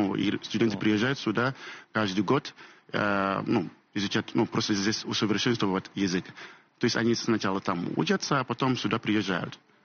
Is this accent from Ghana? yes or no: yes; Ghana; Russian is a second language; now in Russia; из Гани я не ну, изучал русский язык.